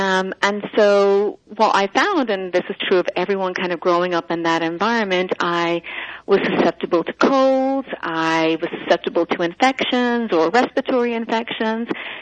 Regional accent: Ireland; I grew up in Ireland, and, you know, at that time, a lot of homes were actually heated with coal fires.

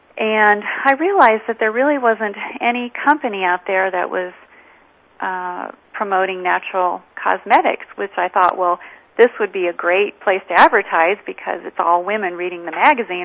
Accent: Midwest, United States; I grew up in the Midwest, and I had allergies as a child.

